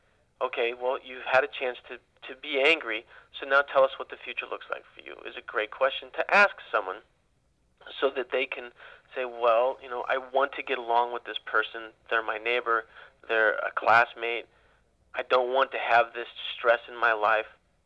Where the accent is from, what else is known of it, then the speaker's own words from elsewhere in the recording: Ukiah, California, United States; also born or lived in East Coast; I kind of felt it coming up inside me as I grew up in Ukiah, and I grew up with people who enjoyed each other